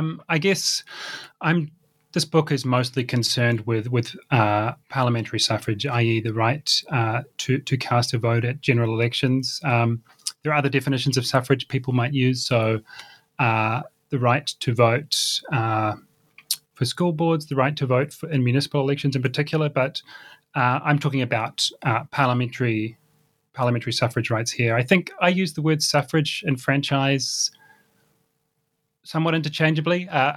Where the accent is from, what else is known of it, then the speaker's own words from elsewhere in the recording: New Zealand; So I grew up in New Zealand in the 1990s.